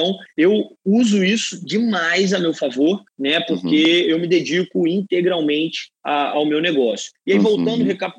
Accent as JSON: {"language": "Portuguese", "town": "Nova Iguaçu", "region": "Rio de Janeiro", "country": "Brazil", "tie": "born or raised there", "also_born_or_lived": "Minas Gerais / Espírito Santo / Região dos Lagos", "said": "Então, nasci em Nova Iguaçu, meu pai era advogado, também era militar, então a gente rodou Minas, Espírito Santo, morei na região dos Lagos, voltei para Nova Iguaçu com 15 anos."}